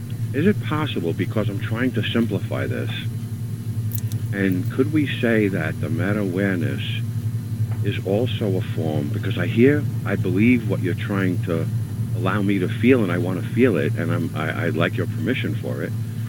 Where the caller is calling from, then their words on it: New York City, New York, United States; I'm calling from New York City.